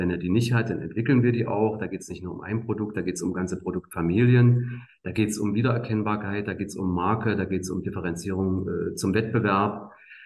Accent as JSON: {"language": "German", "region": "Thuringia", "country": "Germany", "tie": "born or raised there", "said": "Ja, wenn man hier aufgewachsen ist in der Region Jena, Weimar"}